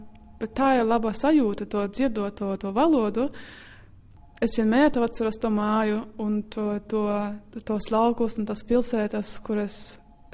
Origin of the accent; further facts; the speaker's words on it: Rēzekne, Latgale, Latvia; moved away; Ich komme aus Rēzekne, aus Lettland, un das war die lettische Sprache.